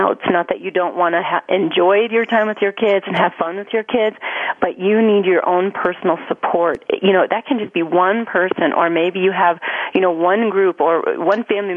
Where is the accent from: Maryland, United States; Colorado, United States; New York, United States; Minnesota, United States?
Colorado, United States; we're from Colorado, so if you think of skiing